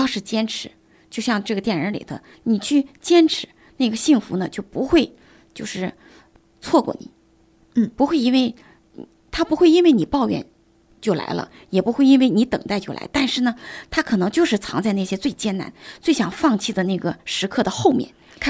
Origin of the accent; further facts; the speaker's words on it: China; 我们中国人可能听到一句话，老人说的，我很小很小的时候说的